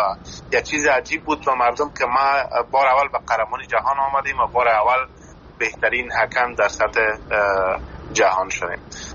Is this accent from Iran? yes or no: no; Afghanistan; born or raised there